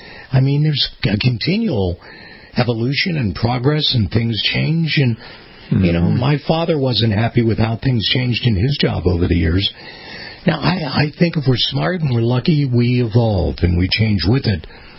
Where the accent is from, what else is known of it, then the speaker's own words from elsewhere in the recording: Pittsburgh, Pennsylvania, United States; I grew up outside of Pittsburgh, and so I started in a little AM radio station down around the Pittsburgh area.